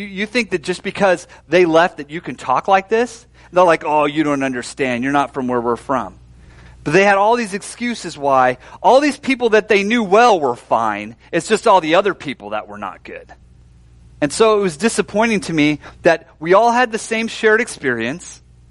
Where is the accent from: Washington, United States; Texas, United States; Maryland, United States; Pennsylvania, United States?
Washington, United States; Seattle; You know, and I loved it because I'm from Seattle. There's a lot of diversity in Seattle and a lot of different things going on.